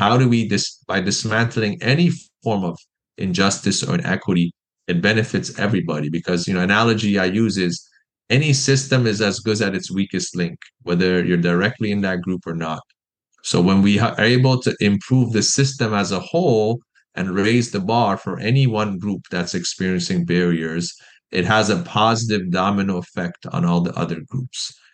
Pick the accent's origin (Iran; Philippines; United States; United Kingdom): Iran; now in Canada; I immigrated in 1998 to Canada from Iran. You know, my parents chose to move here for accessing different opportunities, and I think that drastically impacted my trajectory.